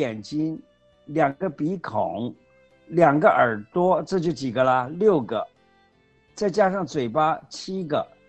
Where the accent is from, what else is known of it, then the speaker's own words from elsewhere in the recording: China; 我就想到我们中国人的这个民间智慧真的很了不起啊